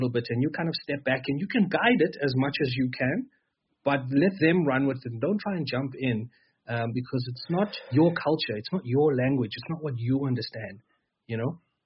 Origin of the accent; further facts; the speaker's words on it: Mthatha, Eastern Cape, South Africa; I'm from Mthatha, né?